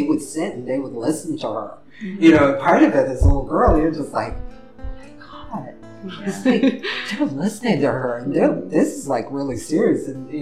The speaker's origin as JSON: {"language": "English", "country": "Guyana", "tie": "born or raised there", "said": "especially growing up in Guyana, in South America"}